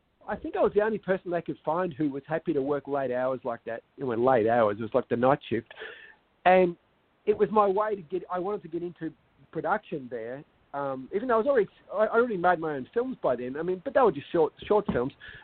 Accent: Australia; I'm this Australian filmmaker.

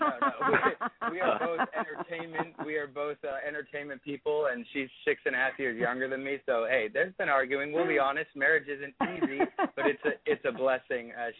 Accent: Los Angeles, California, United States; I was born and raised in Los Angeles. I've only been out here for about 3 years. A west to east transition

